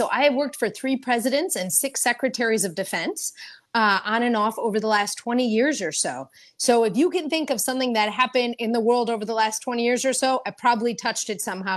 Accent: Milwaukee, Wisconsin, United States; Absolutely. I grew up in Wisconsin. I went to Nicolet High in Milwaukee.

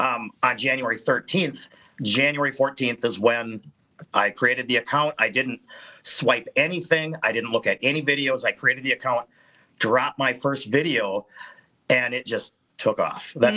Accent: Spring Valley, Wisconsin, United States; I graduated from Spring Valley, a little town. Now it's around 1,400 people. It's right on Highway 29. I say between Eau Claire and the Twin Cities

